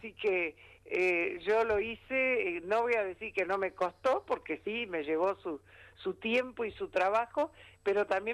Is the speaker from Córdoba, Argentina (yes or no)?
yes; Villa Carlos Paz, Córdoba, Argentina; also born or lived in Buenos Aires Province; yo me crié en Carlos Paz, nací en la provincia de Buenos Aires, pero me crié en Carlos Paz